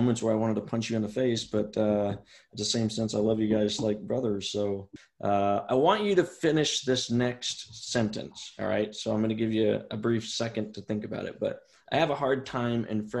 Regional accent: Boise, Idaho, United States; He doesn't want to hang out with a poor ghetto kid like me. I'm from South Central Boise, you know

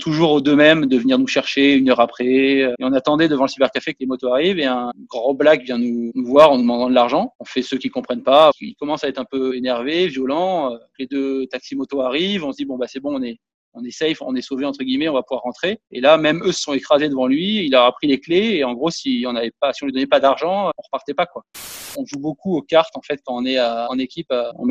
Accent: Monaco; Et là, je joue chez moi à Monaco.

